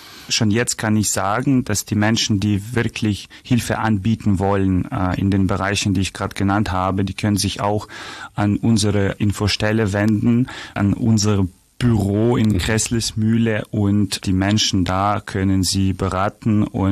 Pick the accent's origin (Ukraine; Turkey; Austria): Ukraine; now in Augsburg, Germany; wir als Ukrainer spüren täglich eine riesengroße Unterstützung und Hilfsbereitschaft in der Region, in der Stadt Augsburg